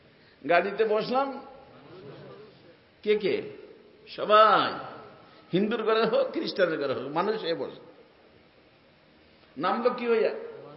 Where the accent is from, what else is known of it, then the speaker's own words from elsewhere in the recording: Faridpur, Dhaka Division, Bangladesh; আমরা ফরিদপুরের মানুষ তো আমরা মনে করতে গরু দিয়ে পার হয়ে যাবো।